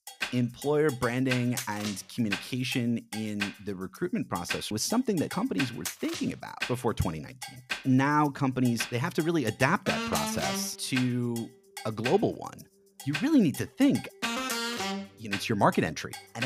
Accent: Los Angeles, California, United States; now in San Francisco, United States; Well, I can say that I'm from Los Angeles. There are reasons for leaving Los Angeles. It has a tech community, but that's not primarily what Los Angeles is about. So it was logical to move up to San Francisco

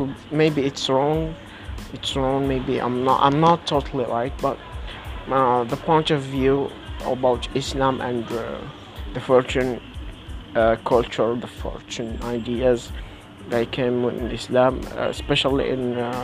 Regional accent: Algeria; English is a second language; I'm from Algeria. I want to talk in my all episodes in English. Sorry, my English is not that good, but I'm trying.

